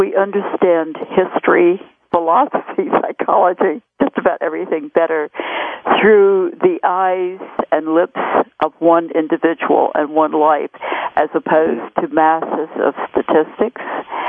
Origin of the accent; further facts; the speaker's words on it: the Ozarks, United States; I come from the Ozark Mountains, where we didn't have this opportunity.